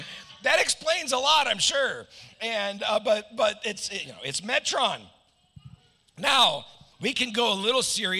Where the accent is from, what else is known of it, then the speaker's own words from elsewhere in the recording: Omaha, Arkansas, United States; also born or lived in Chicago, United States; We moved from Chicago to Omaha, Arkansas. You know, millions of people to 191 people in Omaha, Arkansas.